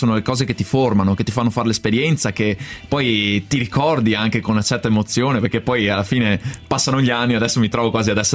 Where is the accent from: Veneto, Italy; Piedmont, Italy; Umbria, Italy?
Veneto, Italy; Padua; io sono cresciuto a Padova e ci sono i Colli Euganei.